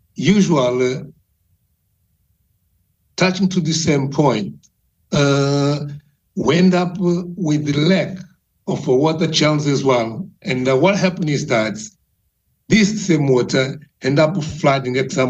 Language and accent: English; Maputo, Mozambique; English is a second language; I will start from my hometown or come from Maputo.